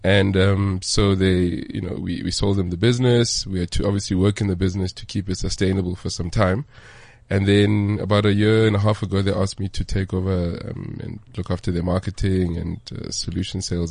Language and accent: English; Soweto, Gauteng, South Africa; I was born in Soweto, at Deep Kloof Clinic. Grew up, so Orlando East, Deep Kloof.